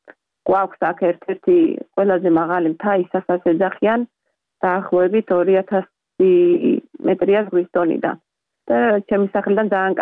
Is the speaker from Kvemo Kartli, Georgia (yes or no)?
no; Batumi, Adjara, Georgia; moved away; ზღვის ქალაქში გავიზარდე, ბათუმში გავიზარდე